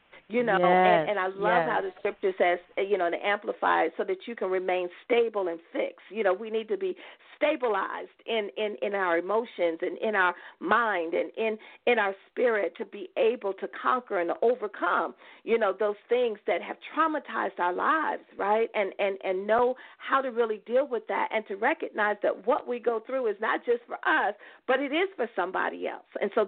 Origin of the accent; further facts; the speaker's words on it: Chicago, Illinois, United States; Yes, I am. And Southside.